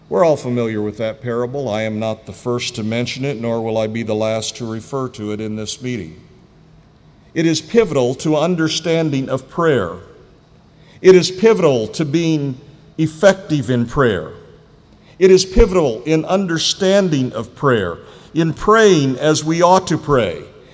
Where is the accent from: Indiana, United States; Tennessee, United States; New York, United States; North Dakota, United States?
Indiana, United States; South Bend; I come from South Bend, Indiana, originally.